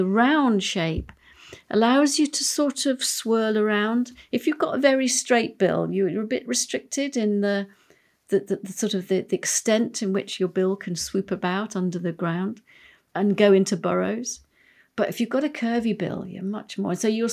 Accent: England, United Kingdom; But, you know, one of the great benefits of being English is that, as G.K. Chesterton said, to be English is to appreciate the colour grey.

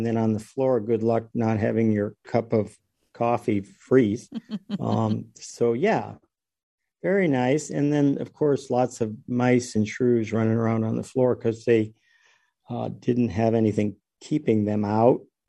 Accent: Alaska, United States; Where I was born and raised is on the Kobuk River, 70 or 80 miles above the Arctic Circle, on the south side of the Brooks Range, which is rather well known now.

